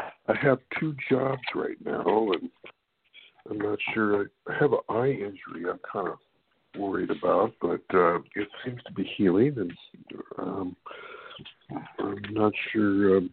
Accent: California, United States; I'm from California.

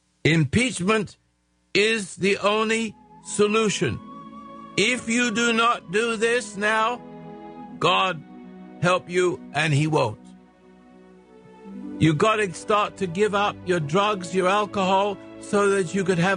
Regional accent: England, United Kingdom; accent: English; now in Grants Pass, United States; I still got my English accent.

